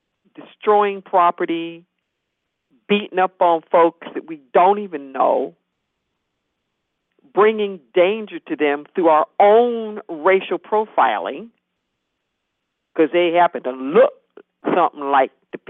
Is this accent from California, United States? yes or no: yes; Los Angeles, California, United States; Well, you know, like I said, I'm from Los Angeles. And I've watched my city go up way too many times.